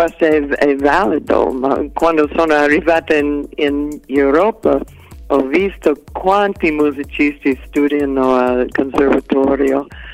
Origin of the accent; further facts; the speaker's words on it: United States; Italian is a second language; sono cresciuta in America negli anni 70